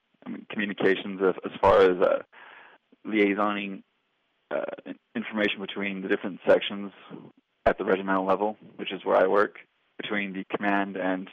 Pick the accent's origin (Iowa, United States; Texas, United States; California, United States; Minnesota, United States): California, United States; Bakersfield; I'm from Bakersfield, California.